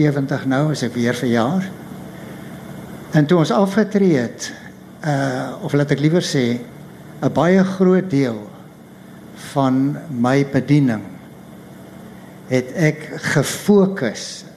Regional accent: Paarl, Western Cape, South Africa; Maar ek kom van die Parel af, ek het daar groot geword.

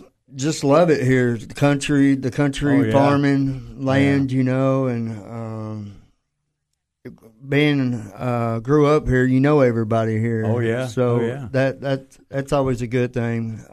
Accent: Livingston, Tennessee, United States; I'm 42 years old. I was born and raised in Livingston, Tennessee. Grew up here my whole entire life.

